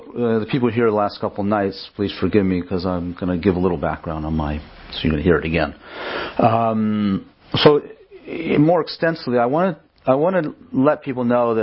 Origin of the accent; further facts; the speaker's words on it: California, United States; I grew up outside Los Angeles. I was a product of the late 60s, early 70s.